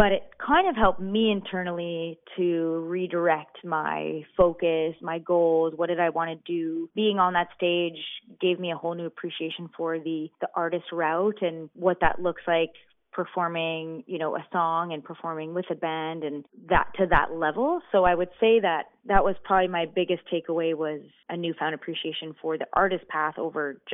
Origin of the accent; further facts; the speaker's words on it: Montreal, Quebec, Canada; also born or lived in Nashville; be in my hometown. So in a way, it worked out. And rather than living in Nashville, visiting Montreal, and I live here and visit Nashville instead.